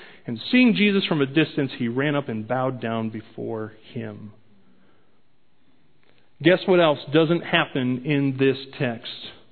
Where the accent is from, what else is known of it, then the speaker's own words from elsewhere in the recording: Kirkwood, Missouri, United States; I'm from Kirkwood.